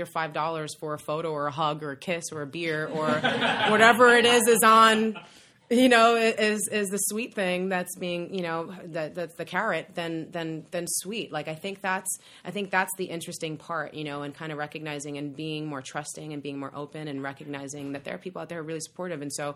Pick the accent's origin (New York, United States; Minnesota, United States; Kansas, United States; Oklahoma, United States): New York, United States; I'm a New Yorker, maybe.